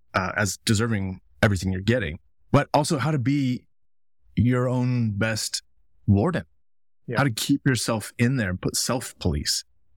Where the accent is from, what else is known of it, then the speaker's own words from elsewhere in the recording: Colorado Springs, Colorado, United States; And, you know, I grew up in Colorado Springs.